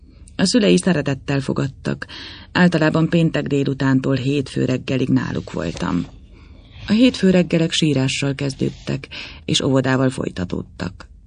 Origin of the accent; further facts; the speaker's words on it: Debrecen, Hajdú-Bihar, Hungary; born there; 26 éves. Debrecenben születtem.